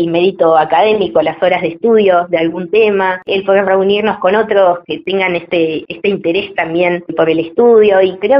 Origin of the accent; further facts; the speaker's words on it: Esquel, Chubut, Argentina; also born or lived in Viedma / Santa Cruz; yo nací en Viedma, en Río Negro en realidad, pero viví muy poco tiempo ahí. El resto de mi vida estuve acá en Esquel, viví un poco en Santa Cruz, pero siempre en Esquel, así que soy esquelense más que nada.